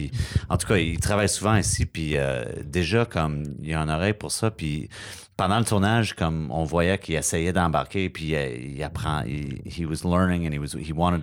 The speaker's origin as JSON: {"language": "French", "town": "Montreal", "region": "Quebec", "country": "Canada", "said": "on vient de Montréal. Puis souvent, on voyageait comme enfant dans no"}